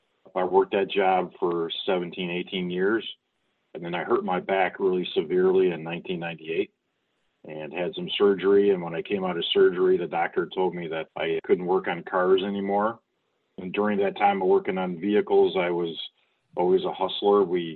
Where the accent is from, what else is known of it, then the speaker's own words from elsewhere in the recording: Detroit, Michigan, United States; Of course, I grew up in Detroit where all the cars are made.